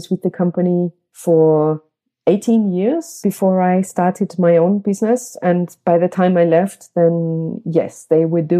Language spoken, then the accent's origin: English; United Kingdom; moved away as an adult; now in Austria; I'm originally British, and I do still hold a British passport. We'll see for how much longer, but right now I have a British passport, and I've been living in Austria for the last 20 years.